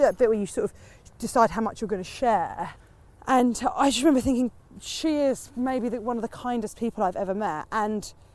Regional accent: Portsmouth, South East England, United Kingdom; I'm from Portsmouth. Like that's still, I'm still from Pompey.

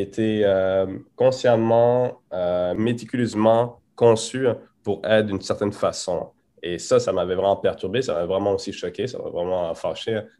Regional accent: Quebec City, Quebec, Canada; présentement, je suis à Québec. Et j'ai débuté à Québec, j'ai grandi à Québec

